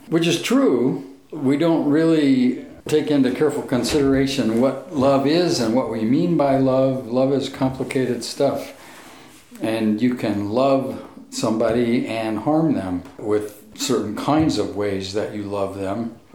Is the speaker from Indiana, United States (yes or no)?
yes; Valparaiso, Indiana, United States; from Valparaiso, Indiana